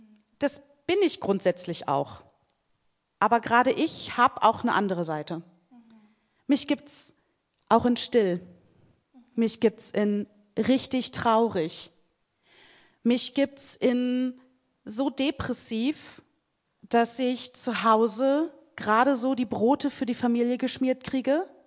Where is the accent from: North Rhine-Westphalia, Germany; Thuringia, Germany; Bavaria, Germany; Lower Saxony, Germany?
Lower Saxony, Germany; ich habe meine Jugend im Solling verbracht, das ist mit dem Harz durchaus vergleichbar, was die Temperaturen angeht und die Höhenlagen